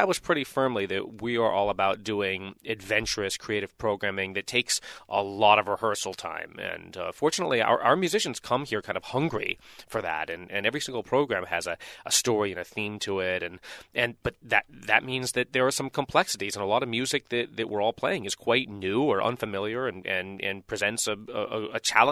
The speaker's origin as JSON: {"language": "English", "town": "Louisville", "region": "Kentucky", "country": "United States", "tie": "born or raised there", "said": "So in my hometown in Louisville, we do one of these concerts over the course of a week."}